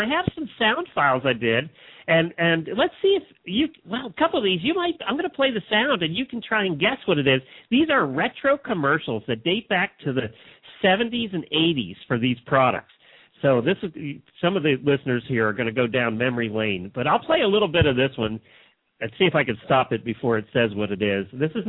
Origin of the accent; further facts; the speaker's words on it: Hershey, Pennsylvania, United States; we grew up around Hershey.